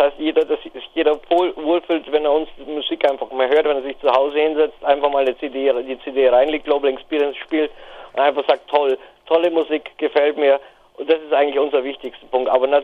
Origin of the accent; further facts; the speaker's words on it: Bavaria, Germany; born there; nach Bayern, wo wir alle herkommen, also die meisten von uns zum Beispiel, drei, Steffen, Stefan und ich, wir sind der gebürtige Bayern